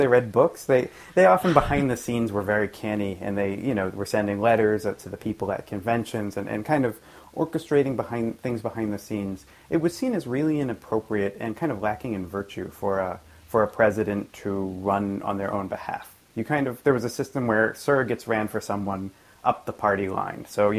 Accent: Philadelphia, Pennsylvania, United States; I grew up in Philadelphia, and it's a fairly narrow, dense place, especially in Center City.

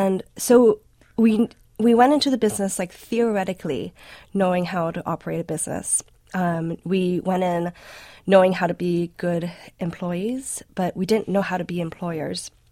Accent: Hawaii, United States; Also, I'm from Hawaii. Like, we're really nice people.

